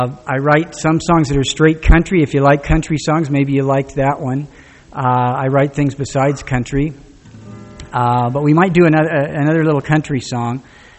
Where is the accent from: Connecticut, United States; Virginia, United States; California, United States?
California, United States; Pasadena; I'm from Pasadena, California. I look out there in the parking lot, and I'm the only California plate out there.